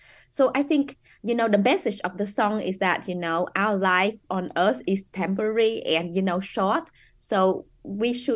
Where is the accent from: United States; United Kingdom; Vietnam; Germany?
Vietnam; moved away as an adult; You know, I was born and grew up in Vietnam, and the first time I got to go outside Vietnam was when I was 18 years old, when I got a scholarship to study in Australia.